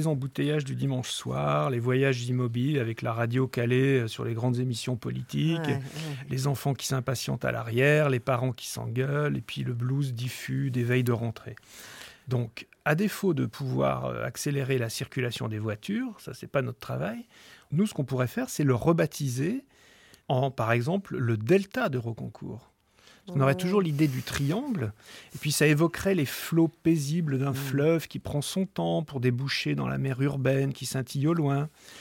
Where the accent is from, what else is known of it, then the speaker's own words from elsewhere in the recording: Saint-Étienne, Auvergne-Rhône-Alpes, France; une toute petite rue de Saint-Étienne, ma ville natale, qui bordait l'immense barre d'immeubles à loyer modéré où vivait ma famille et donc moi-même.